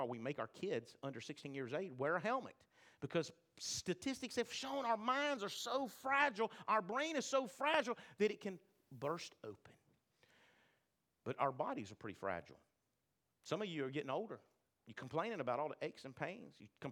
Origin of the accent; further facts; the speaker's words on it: Florida, United States; I come from Florida where it's hot.